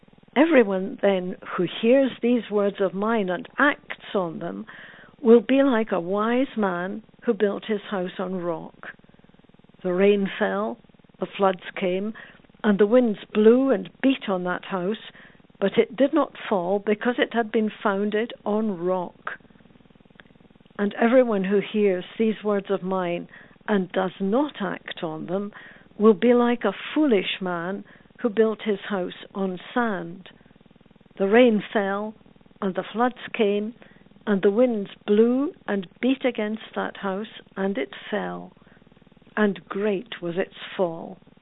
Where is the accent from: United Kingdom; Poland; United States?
United Kingdom; Scotland; Well, I grew up on the west coast of Scotland, and in summer, on the long, gorgeous sandy beach in my hometown